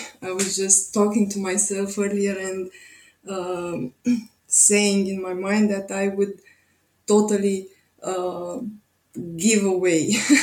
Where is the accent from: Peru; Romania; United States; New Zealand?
Romania; English is a second language; I'm from Romania. You're talking with a girl from Romania today.